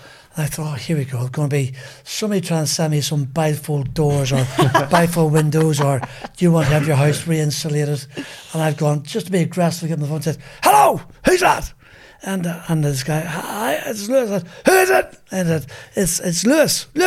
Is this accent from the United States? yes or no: no; Ireland; now in England; We grew up together in Irish motorsport.